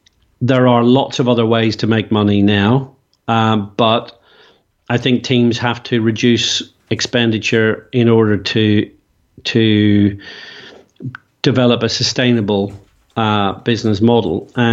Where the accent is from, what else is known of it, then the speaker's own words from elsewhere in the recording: Ireland; And I was in my home country, Ireland, yesterday, actually, speaking at a conference.